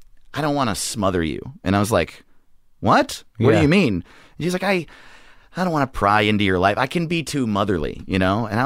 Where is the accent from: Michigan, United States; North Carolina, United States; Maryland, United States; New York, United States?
New York, United States; also born or lived in Hawaii; My dad was in the Navy my whole life.